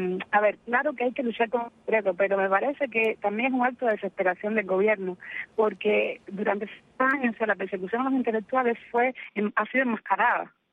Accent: Cuba

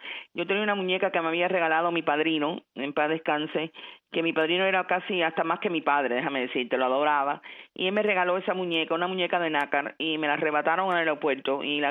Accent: United States; also born or lived in Havana, Cuba; yo nací un primero de septiembre del año 1952 en La Habana, y vine para los Estados Unidos de edad de 9 años con mi mamá sola. Tuvimos 5 años sin mi papá. Soy cubanita americana, crecida aquí

